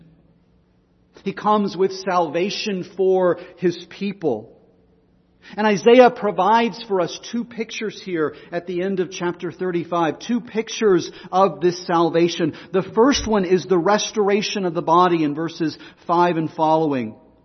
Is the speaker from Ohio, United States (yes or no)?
no; Texas, United States; when I was growing up in West Texas, you could see those railroad tracks from afar off